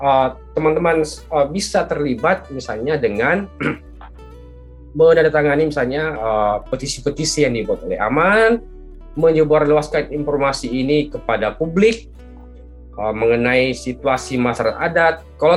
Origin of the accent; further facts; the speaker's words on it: Kajang, South Sulawesi, Indonesia; Nah, pada konsep lain misalnya di kampung saya misalnya di Kajang di Bulukumba itu